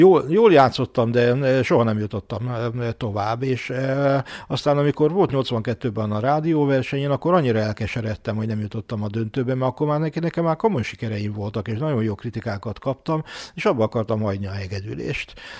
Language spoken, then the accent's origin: Hungarian; Budapest, Hungary; now in Szeged, Hungary; Igen, hát én budapesti születésű vagyok, és egészen 23 éves koromig, amíg befejeztem a Zeneakadémiát, addig Budapesten éltem.